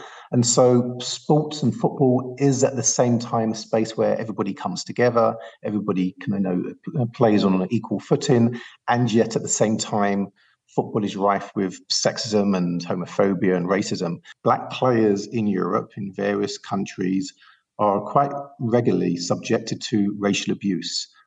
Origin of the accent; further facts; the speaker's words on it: United Kingdom; now in Los Angeles, United States; I've been in America now for 18 years, and as the listeners may have guessed from my accent, I'm not local to Los Angeles. I'm from the UK